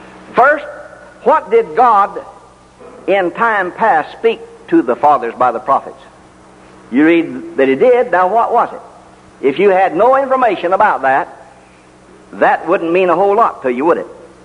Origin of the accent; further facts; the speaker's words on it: Franklin, Texas, United States; born there; I moved back to Texas, my home state. I was born down here at Franklin.